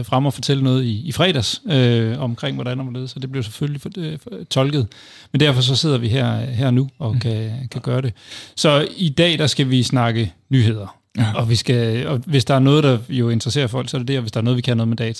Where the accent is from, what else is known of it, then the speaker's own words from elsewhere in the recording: Jutland, Denmark; vi siger her fra, når vi er fra Jylland